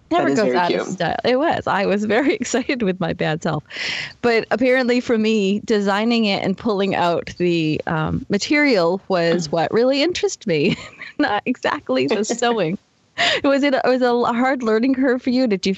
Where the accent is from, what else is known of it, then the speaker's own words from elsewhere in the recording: Boston, Massachusetts, United States; And Martha is really hard for me to say because I'm from Boston.